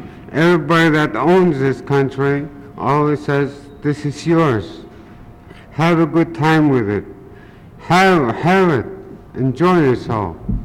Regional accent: Haines, Alaska, United States; I'm from I'm a Klingit from Haines.

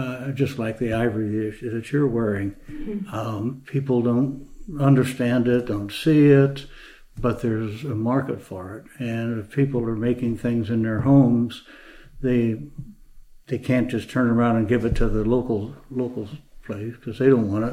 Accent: St. Louis, Missouri, United States; now in Skagway, United States; No, I grew up in St. Louis. And I wound up in Alaska when I was going through

